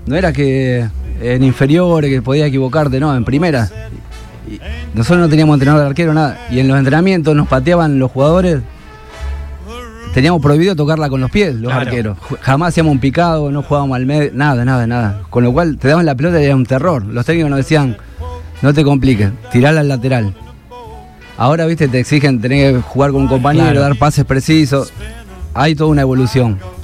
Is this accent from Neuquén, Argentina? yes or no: no; Rosario, Santa Fe, Argentina; pues nos toca como sociedad, como rosarinos, claro.